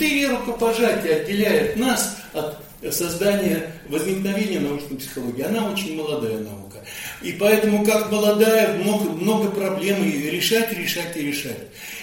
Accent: Bryansk, Bryansk Oblast, Russia; а я сам родом из Брянска, у меня отец военный

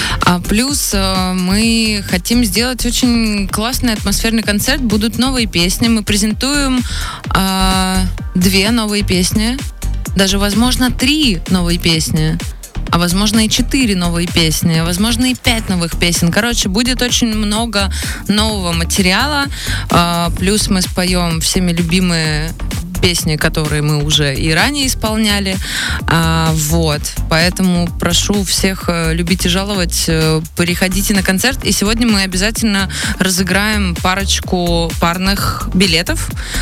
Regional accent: Saint Petersburg, Russia; Я наконец-то приехала в свой родной город, Санкт-Петербург. Я нахожусь на своем районе.

